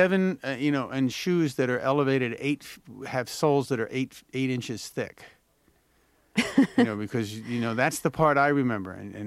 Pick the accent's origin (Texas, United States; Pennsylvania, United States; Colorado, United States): Pennsylvania, United States; Philadelphia; Also, my dad, you know, we grew up in Philadelphia.